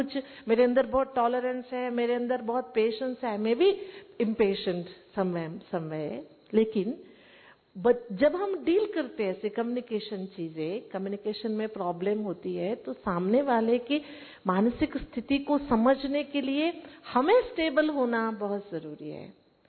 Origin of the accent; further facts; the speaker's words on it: Karnataka, India; मैं कर्नाटक से हूँ